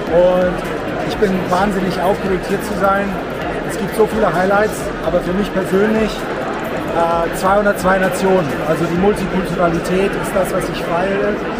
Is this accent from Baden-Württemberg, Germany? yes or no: no; Giessen, Hesse, Germany; Ich komme aus Gießen.